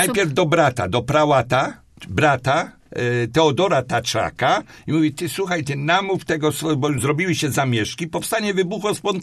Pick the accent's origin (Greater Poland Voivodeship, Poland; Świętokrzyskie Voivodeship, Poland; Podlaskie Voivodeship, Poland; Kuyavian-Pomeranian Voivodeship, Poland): Greater Poland Voivodeship, Poland; Poznań; my, poznaniacy, poznańskie pyry